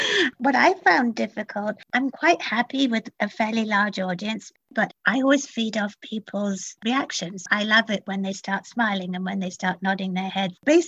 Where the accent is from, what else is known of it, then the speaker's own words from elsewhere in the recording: United Kingdom; I'm British.